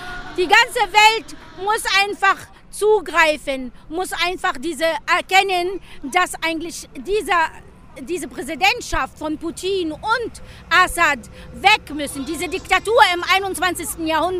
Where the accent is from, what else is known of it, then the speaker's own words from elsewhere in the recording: Syria; German is a second language; Also wir sind Syrer.